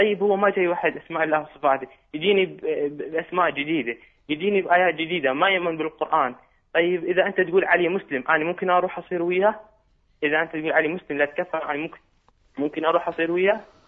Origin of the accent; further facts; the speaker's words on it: Iraq; moved away; أنا من العراق لكن عايش خارج العراق للدراسة.